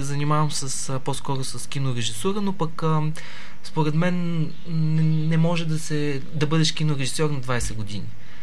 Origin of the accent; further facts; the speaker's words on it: Plovdiv, Plovdiv Province, Bulgaria; аз съм от Пловдив родом, там завърших строителния техникум.